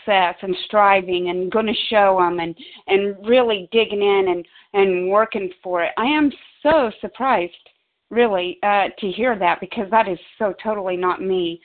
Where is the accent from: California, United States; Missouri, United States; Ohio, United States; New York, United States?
Missouri, United States; I'm from Missouri and gratefully recovered compulsive eater.